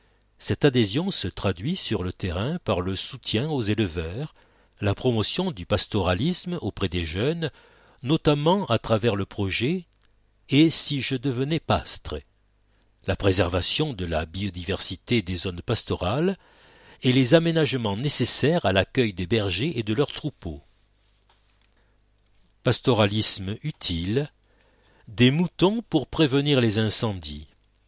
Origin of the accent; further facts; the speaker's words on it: Lançon-Provence, Provence-Alpes-Côte d'Azur, France; also born or lived in Cornillon-Confoux; Je suis né à Salon de Provence et j'ai grandi au domaine de Giguerie à Lançon, puis à Cornillon, au milieu des brebis